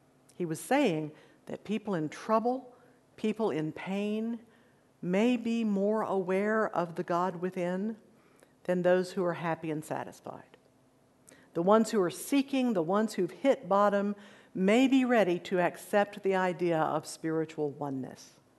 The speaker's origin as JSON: {"language": "English", "town": "Odessa", "region": "Texas", "country": "United States", "tie": "born or raised there", "said": "I grew up in Odessa, where you can see for … No hills, no trees."}